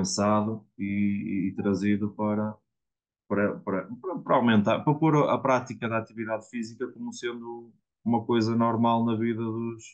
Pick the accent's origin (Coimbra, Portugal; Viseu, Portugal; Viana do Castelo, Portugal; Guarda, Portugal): Viana do Castelo, Portugal; Barroselas; Eu também já vivi em Viana, fui criado em Barroselas e neste momento vivo em Barroselas.